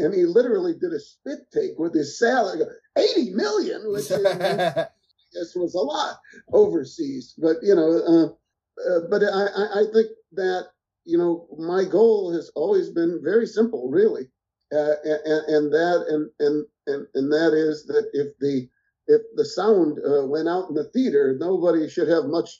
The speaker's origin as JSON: {"language": "English", "town": "Chicago", "region": "Illinois", "country": "United States", "tie": "born or raised there", "said": "sat next to me at a screening of Beethoven in Chicago, my hometown, with my mother on the other side."}